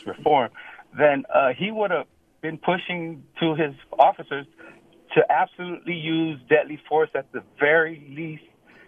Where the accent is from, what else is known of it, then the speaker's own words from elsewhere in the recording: San Francisco, California, United States; I was raised in the Bayview